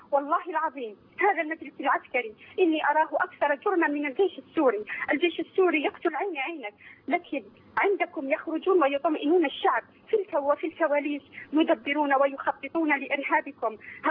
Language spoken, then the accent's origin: Arabic; Algeria; كما حدث عندنا في الجزائر